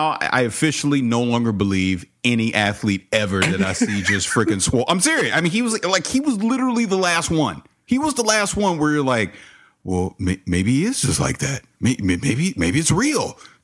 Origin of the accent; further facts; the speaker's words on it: Tampa, Florida, United States; I'm from Tampa.